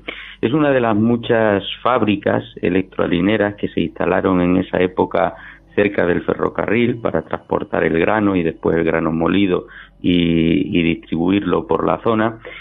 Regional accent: Montijo, Extremadura, Spain; como yo soy de allí, de Montijo, allí viví mi infancia, mi adolescencia, mi juventud y también mi madurez

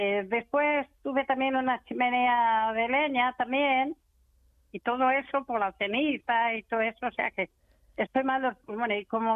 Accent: Extremadura, Spain; Que me reconozca que soy la extremeña número 1.

